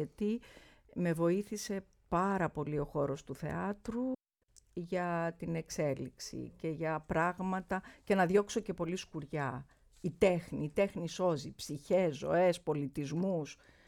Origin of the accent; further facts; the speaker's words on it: Tripoli, Peloponnese, Greece; now in Athens, Greece; γιατί μεγάλωσα στην Τρίπολη. Μετά έφυγαν οι γονείς μου και ανεβήκαμε στην Τρίπολη.